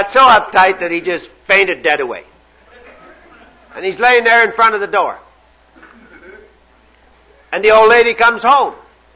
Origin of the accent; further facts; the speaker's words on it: Canada; But I'm your Canadian speaker, and I guess I better get on with it.